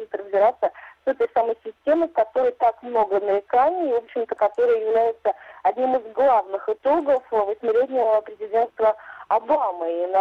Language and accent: Russian; Russia; Я сказала, что я из России.